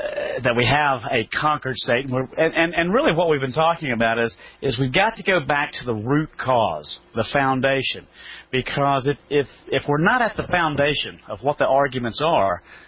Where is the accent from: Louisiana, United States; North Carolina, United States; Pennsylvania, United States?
North Carolina, United States; You know, I'm here from North Carolina